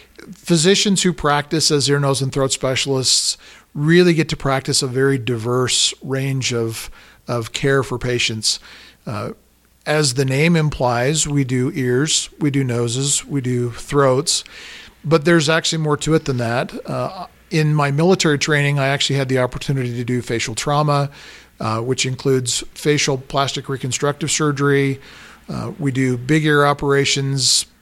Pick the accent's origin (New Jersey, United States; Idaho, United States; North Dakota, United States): Idaho, United States; Idaho Falls; My hometown of Idaho Falls has a lot of ear, nose, and throat specialists